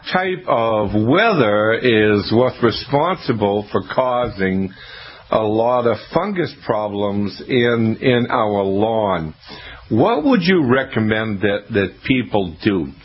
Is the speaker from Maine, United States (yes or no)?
yes; Maine, United States; Just keep the temperatures cooler for me, because I'm from Maine. I don't do well with heat.